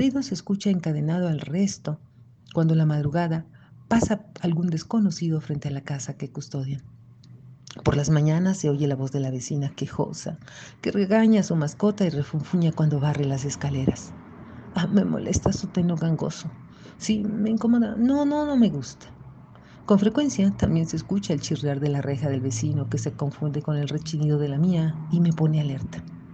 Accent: Taxco, Guerrero, Mexico; mi pueblo natal, Taxco, Guerrero.

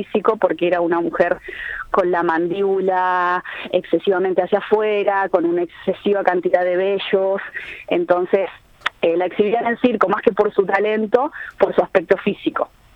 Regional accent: Chile; now in Carmelo, Uruguay; yo en realidad estoy integrada hace 4 años que estoy acá en Uruguay porque soy chilena.

